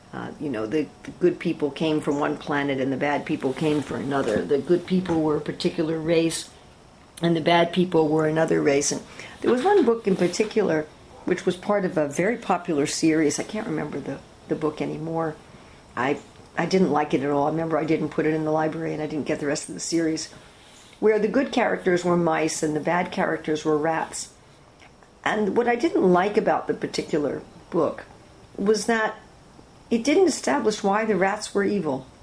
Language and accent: English; United States; You know, I'm an American, so Americans are good.